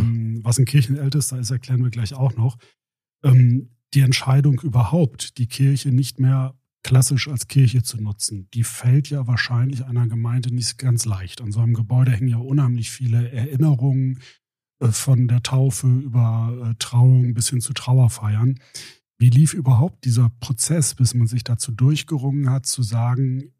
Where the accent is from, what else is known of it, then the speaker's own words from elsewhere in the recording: Bad Bentheim, Lower Saxony, Germany; Ich bin ja auch in Bentheim aufgewachsen